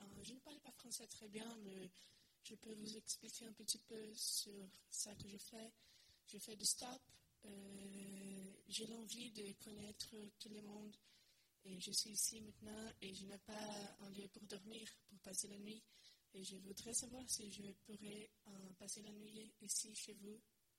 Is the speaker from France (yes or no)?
no; Brazil; French is a second language; Je viens du Brésil. Et c'est loin